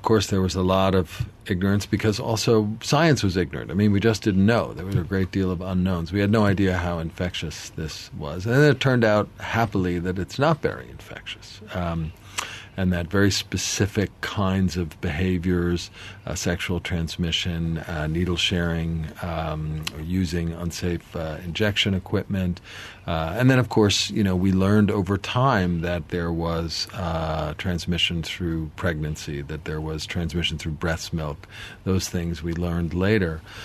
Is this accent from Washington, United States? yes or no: no; New York City, New York, United States; Well, I'm a New Yorker. I started medical school in the early 1980s in New York City